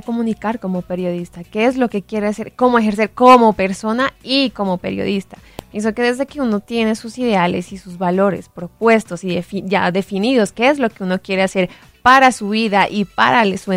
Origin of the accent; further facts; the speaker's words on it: Colombia; como ciudadano, como así colombiano